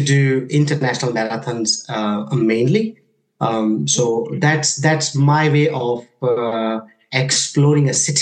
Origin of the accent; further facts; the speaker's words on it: India; born there; obviously I was born in India, and things are very different in India.